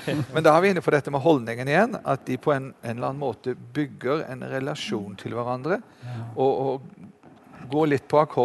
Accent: Arendal, Agder, Norway; Det skjedde en gang i min hjemby borte i Arendal

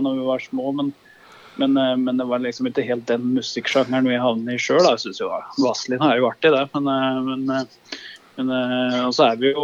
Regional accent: Totenvika, Innlandet, Norway; vi som lager og skriver låten ihopes, vi er fra Totenvika da. Så vi er opprinnelse

